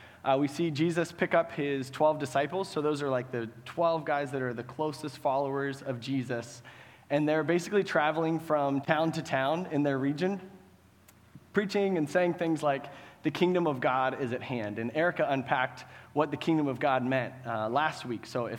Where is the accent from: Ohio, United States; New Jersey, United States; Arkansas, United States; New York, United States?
Ohio, United States; Millersport; I'm from Millersport, Ohio, which you haven't heard of, so no applause needed.